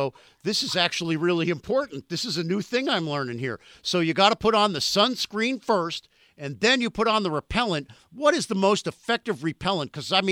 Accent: Florida, United States; Well, I see these pictures, and I grew up here in South Florida

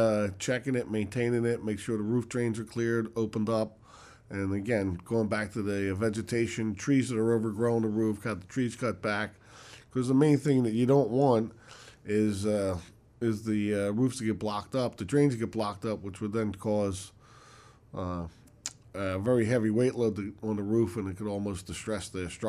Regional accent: Philadelphia, Pennsylvania, United States; I grew up in Philadelphia.

